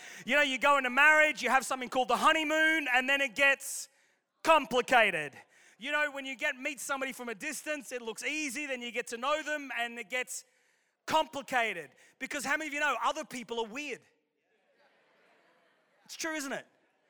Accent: Australia; now in Manchester, United Kingdom; My parents are from Wales. I was born here in Manchester. I was raised in Australia. I'm married to a Latin American girl.

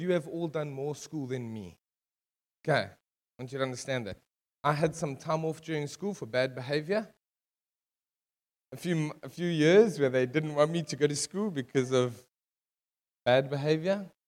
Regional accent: Benoni, Gauteng, South Africa; it's not because I'm from Benoni.

